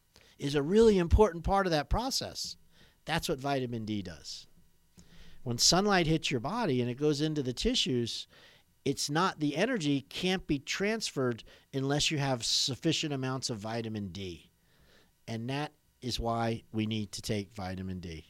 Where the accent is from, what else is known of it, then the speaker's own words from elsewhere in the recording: New York, United States; I'm from New York, Long Island Railroad.